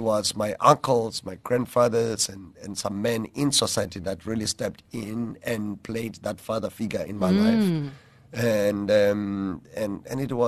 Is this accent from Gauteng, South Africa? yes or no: no; Whittlesea, Eastern Cape, South Africa; also born or lived in Queenstown; now in Cape Town, South Africa; I was born in Queenstown, a small town called Queenstown, in the Eastern Cape, and born and raised there in a smaller part of the Eastern Cape called Whittlesea. And so I then moved to Cape Town in 1999, and I have been living here since then.